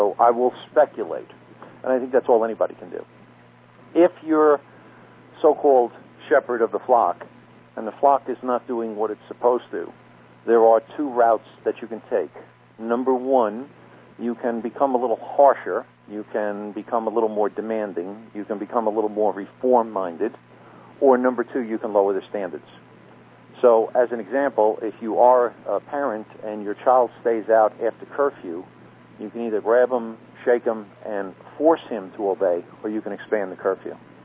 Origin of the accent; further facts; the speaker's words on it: New York, United States; in my old parish when I grew up in the New York area